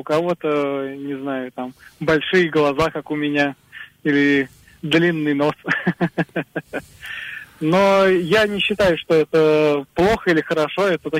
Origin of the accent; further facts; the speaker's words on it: Saratov, Saratov Oblast, Russia; я из Саратова.